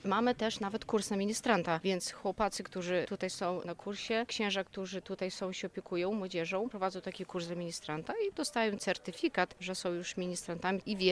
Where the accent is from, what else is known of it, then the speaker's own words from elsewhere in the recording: Płonka Kościelna, Podlaskie Voivodeship, Poland; z Płonki Kościelnej, więc dzieci, które do naszej szkoły chodzą, też są właśnie na tych koloniach